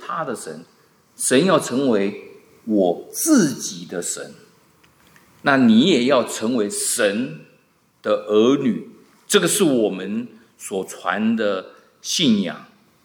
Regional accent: China; 我们中国人是蛮喜欢讲关系的，走后门，拉关系，有关系就没关系，没关系就有很大的关系，变成这个样子。

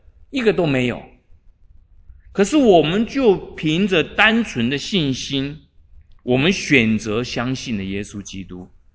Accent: China; 我们在这边没有一个是犹太人，我们都是中国人，没有一个犹太人，我们每一个都是外邦人。

